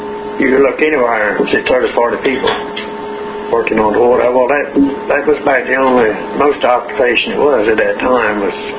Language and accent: English; Chincoteague, Virginia, United States; born there; I was born in October 26, 1922. I was born right down in Lewis's Creek. Side of Lewis's Creek.